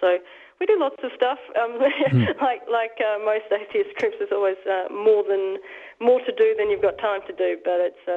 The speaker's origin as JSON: {"language": "English", "town": "Melbourne", "region": "Victoria", "country": "Australia", "tie": "born there", "said": "That's from a native. I was born in Melbourne."}